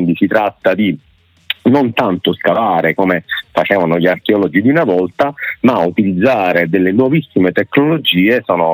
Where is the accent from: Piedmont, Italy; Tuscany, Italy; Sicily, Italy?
Sicily, Italy; Palermo; Io sono nato e cresciuto a Brancaccio, proprio il quartiere di Padre Puglisi